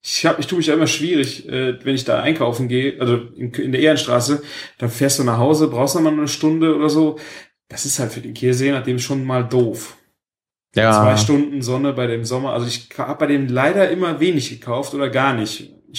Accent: Baden-Württemberg, Germany

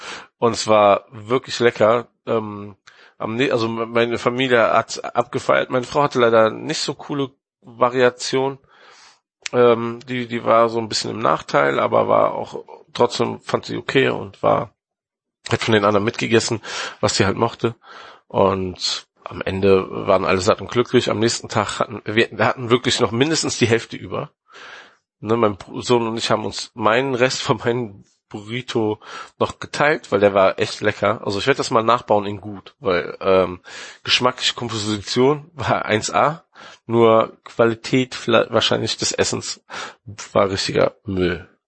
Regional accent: Cologne, North Rhine-Westphalia, Germany; also wir kommen aus Köln und Paris mit einem Auto sind 5-6 Stunden.

